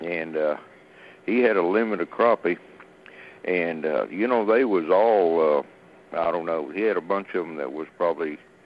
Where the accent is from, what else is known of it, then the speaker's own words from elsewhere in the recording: New Mexico, United States; Kind of one of them, where I was raised there in New Mexico, might be one of them kind of a learning curve.